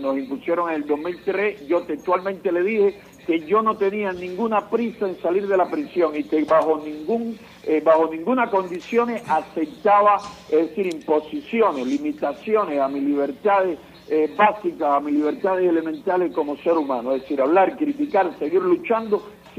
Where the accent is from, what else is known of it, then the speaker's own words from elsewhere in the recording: Cuba; es mi deber seguir luchando por la libertad de Cuba y voy a pagar el costo de la libertad de mi pueblo al precio que sea necesario.